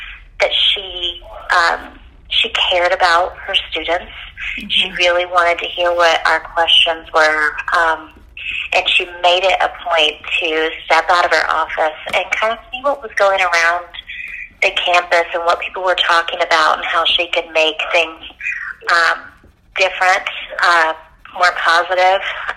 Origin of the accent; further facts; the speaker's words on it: Plant City, Florida, United States; moved away; also born or lived in Massachusetts; I grew up in Florida. So I went to a small school in Plant City, Florida, and then we moved up to Massachusetts, and I attended Baypath University for my associate's and bachelor's degree.